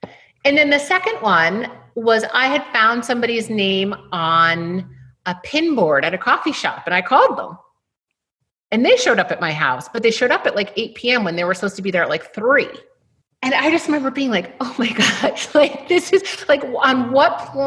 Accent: New London, Connecticut, United States; growing up in New London, Connecticut, no one in my community or no one that I knew was an architect.

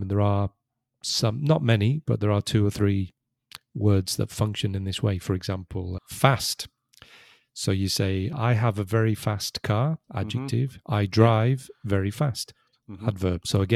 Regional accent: Liverpool, North West England, United Kingdom; accent: Scouse; I'm from Liverpool, which does have a very, very strong, recognizable accent.

